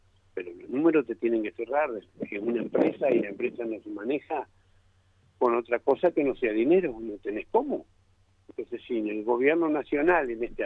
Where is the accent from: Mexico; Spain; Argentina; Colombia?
Argentina; los argentinos tenemos el tema de que somos de Boca o de River, somos de Chevrolet, somos de Ford